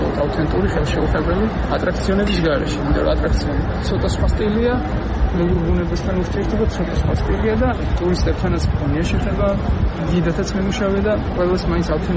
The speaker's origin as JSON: {"language": "Georgian", "town": "Balda", "region": "Samegrelo-Zemo Svaneti", "country": "Georgia", "tie": "born or raised there", "said": "ბალდაში დავიბადე, გავიზარდე და ეს ადგილი ჩემი გონია და მიმაჩნია."}